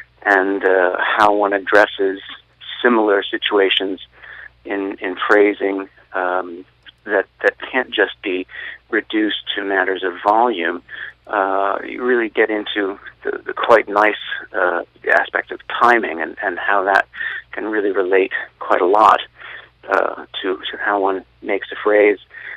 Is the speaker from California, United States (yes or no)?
no; Pittsburgh, Pennsylvania, United States; when I was growing up in Pittsburgh, I played a regular weekend jazz gig